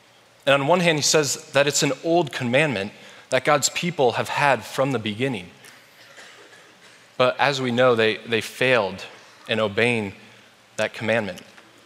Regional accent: Germany; as I was growing up in Germany, every year for New Year's Eve, my family would have a party

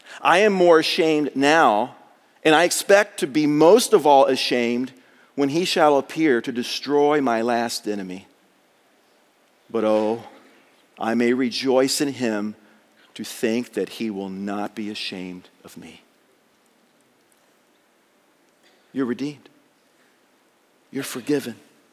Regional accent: Cedarville, United States; Yes, I grew up in Scott Street in Cedarville.

